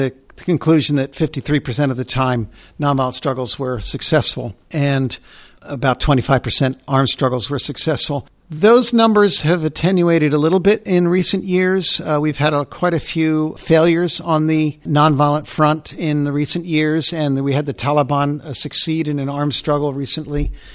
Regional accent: United States; it's very tricky for us as an international group and me as an American of European heritage to be telling people around the world what is right and wrong.

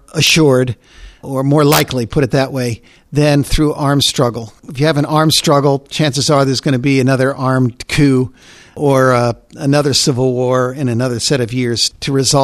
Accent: United States; it's very tricky for us as an international group and me as an American of European heritage to be telling people around the world what is right and wrong.

